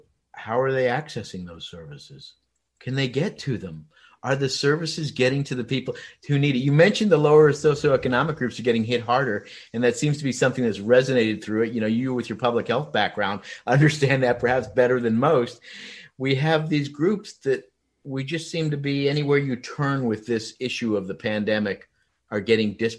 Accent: North Carolina, United States; But I came from North Carolina, and those schools have taken a different approach.

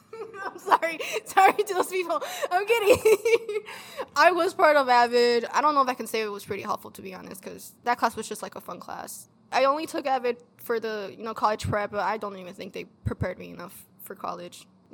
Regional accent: Salinas, California, United States; I am from Salinas, California, 2 hours south from UC Berkeley. I am Mexican. I am Mexican-American. Race, unsure of. I don't know. You gotta ask the census. Yeah. I don't really identify as, like, white. I mean, I am Mexican-American. I was born in the U.S.

